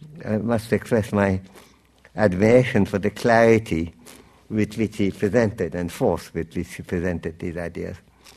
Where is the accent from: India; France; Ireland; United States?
India; It's in some ways, as an Indian, and there are many Indians here, I can say that, we have a much easier situation.